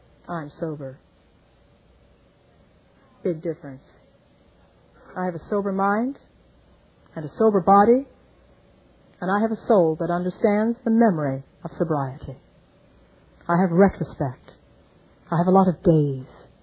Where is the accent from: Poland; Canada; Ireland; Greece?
Ireland; born there; It wasn't long after I was born in Ireland.